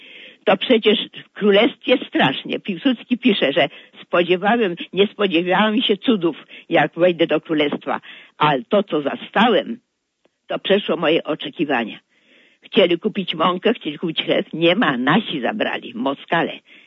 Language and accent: Polish; Warsaw, Masovian Voivodeship, Poland; Ja jako 5-letnia dziewczynka od żołnierzy, bloki wojskowe nawet tutaj na Pradze były